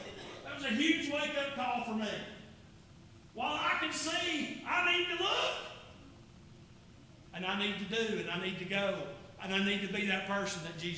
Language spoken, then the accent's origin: English; Wears Valley, Tennessee, United States; And I'm from Ware's Valley. I get a 2-syllable discount on anything I do, okay?